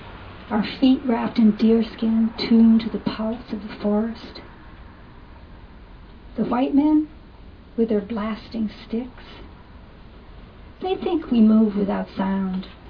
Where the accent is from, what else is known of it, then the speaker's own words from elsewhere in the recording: New England, United States; I grew up in New England, and Wellfleet is on Cape Cod in Massachusetts.